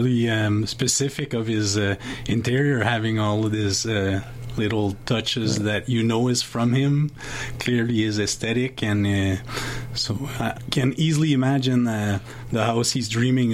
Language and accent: English; Montreal, Quebec, Canada; now in Winnipeg, Canada; I'm from Montreal and the family's in Montreal and I'm in Winnipeg here.